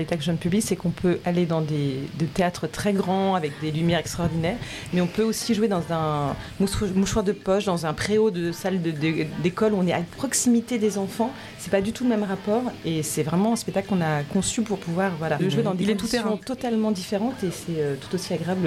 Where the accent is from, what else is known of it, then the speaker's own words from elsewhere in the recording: Troyes, Grand Est, France; Parce que je viens de Troyes dans l'Aube